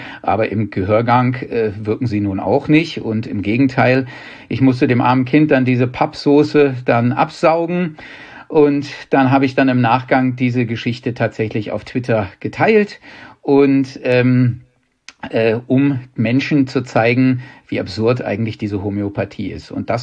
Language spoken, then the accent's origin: German; Hanover, Lower Saxony, Germany; now in Weilheim, Germany; Ich komme aus Hannover. Also ich wohne zwar in Weilheim in Oberbayern